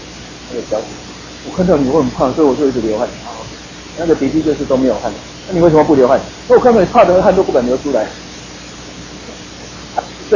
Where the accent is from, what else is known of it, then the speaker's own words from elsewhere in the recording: Taiwan; 我们台湾人他们都拜拜